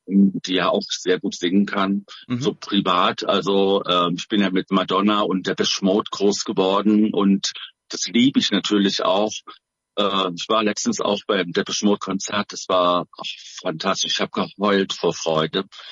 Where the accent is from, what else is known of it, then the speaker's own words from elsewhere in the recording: Saxony-Anhalt, Germany; now in Frankfurt, Germany; Ursprünglich komme ich aus dem Osten, Sachsen-Anhalt. Mhm. Bin aber seit 91 in Frankfurt, also im Taunus Frankfurt. Ich denke mal schon so, frankfurterisch kann man schon sagen. Also es ist schon so meine zweite Heimat.